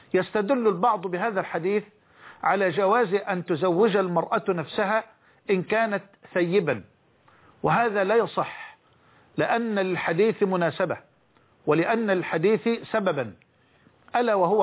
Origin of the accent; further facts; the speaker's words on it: Egypt; القانون الذي يطبق الآن على الأقل عندنا في مصر